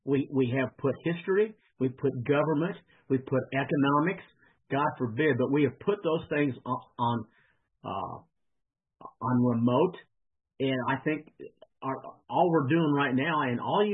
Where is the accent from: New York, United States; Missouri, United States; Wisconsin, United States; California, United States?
Missouri, United States; Kansas City; I mean, I'm from Kansas City